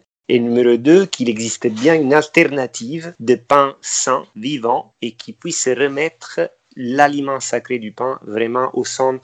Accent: Campania, Italy; j'ai 40 ans, je suis originaire de la côte amalfitaine et je suis un journaliste boulanger.

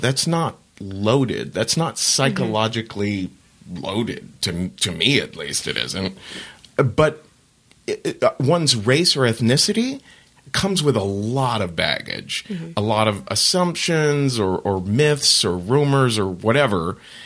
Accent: Cincinnati, Ohio, United States; moved away as an adult; growing up in Cincinnati, Ohio in the 70s, which was a very conservative town, just being gay felt like abnormal, right?

